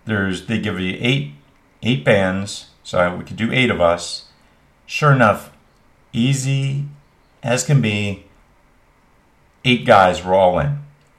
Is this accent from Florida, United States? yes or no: yes; St. Petersburg, Florida, United States; Great thing about it is we're all from St. Pete, so people kind of come and go at will.